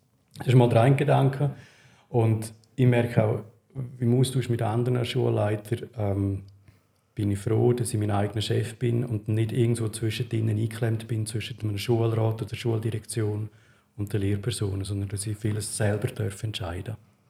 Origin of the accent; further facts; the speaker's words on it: Zug, Switzerland; Also aufgewachsen bin ich in Zug. Meine Eltern sind, die Mama ist vom Bündner Oberland, also von Surselva, und der Papa war Zürcher. Haben sich den Zug kennengelernt und darum bin ich dort auch aufgewachsen und die ersten 30 Jahre dort gewohnt.